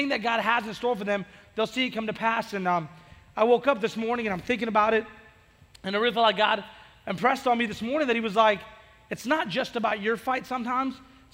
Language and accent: English; Oregon, United States; now in Oklahoma, United States; I'm from Oregon, right? So when I moved to Oklahoma, it was like, your storms are like no other storms I've ever seen before.